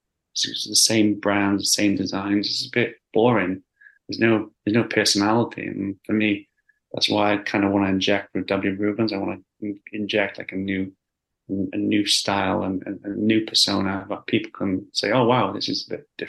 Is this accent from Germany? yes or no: no; Wales, United Kingdom; Like I grew up in Wales, in a small village.